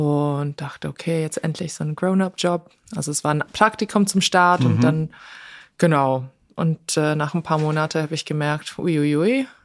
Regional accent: Basel, Basel-Stadt, Switzerland; und dann bin ich wieder zurück in meine Heimatstadt, also Basel

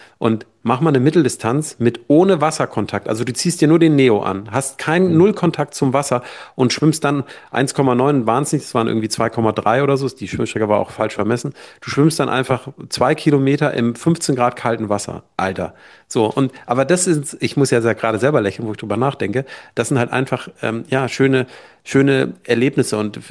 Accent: Büchen, Schleswig-Holstein, Germany; bei mir Ortstriathlon, also da, wo ich groß geworden bin, in Büchen gestartet.

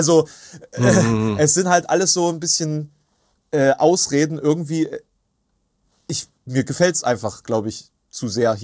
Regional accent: Halle, Saxony-Anhalt, Germany; warum bist du überhaupt noch in Halle? Und meine Antwort, also die typische hallensische Antwort auf diese Frage ist ja

